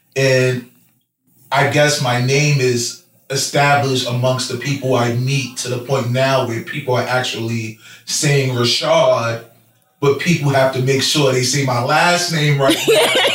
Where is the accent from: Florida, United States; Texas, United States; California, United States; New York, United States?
New York, United States; Harlem; I'm from Harlem, New York.